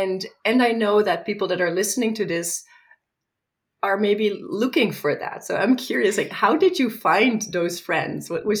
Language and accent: English; Netherlands; come from a very non-religious background, so I have not been surrounded by rituals. I'm from the Netherlands. I didn't go to church.